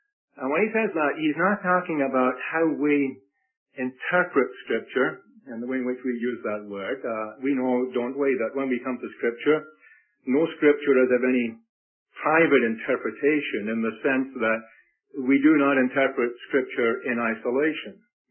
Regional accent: Scotland, United Kingdom; let me tell you that I'm from Scotland

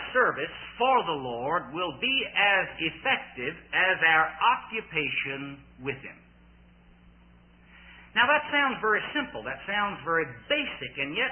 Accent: Richmond, Virginia, United States; So 25 years ago, we started going to a little meeting back in Richmond, Virginia, my hometown, Grace Gospel Chapel

